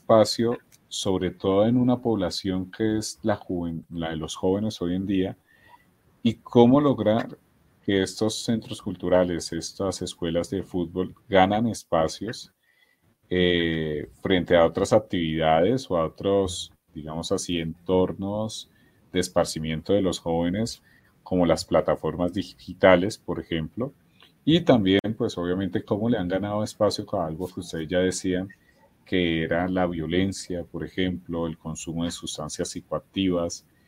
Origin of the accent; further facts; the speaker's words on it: Colombia; un país como el de nosotros, el colombiano